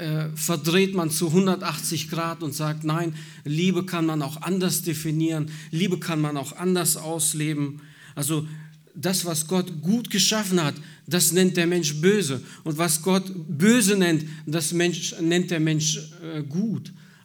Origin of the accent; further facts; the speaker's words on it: Minden, North Rhine-Westphalia, Germany; ich bin 42 Jahre alt, ich komme aus Minden, aus der Gemeinde auch dort.